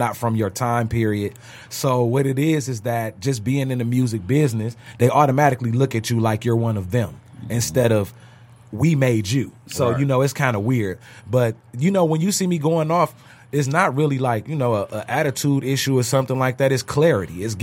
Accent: Detroit, Michigan, United States; Detroit, we were raised in Detroit. We're raised off perception.

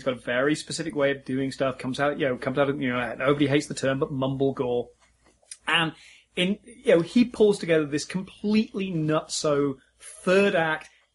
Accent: England, United Kingdom; Just because I'm English, don't look at me.

